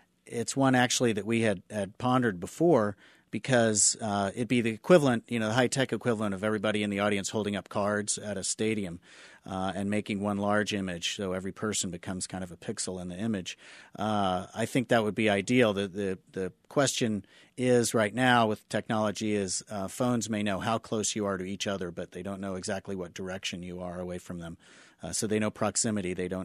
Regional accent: Kansas City, United States; I grew up in Kansas City. I'm raising my family here.

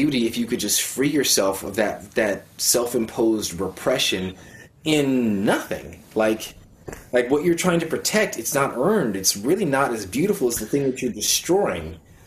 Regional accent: United States; So you say, America jin, I'm an American.

